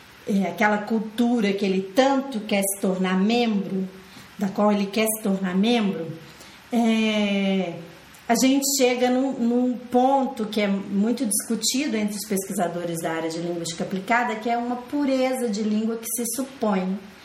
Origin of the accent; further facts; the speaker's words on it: Brazil; accent: Brazilian; quando eu proponho ensinar como brasileira, não abro mão do meu papel de brasileira, não abro mão do meu sotaque de brasileira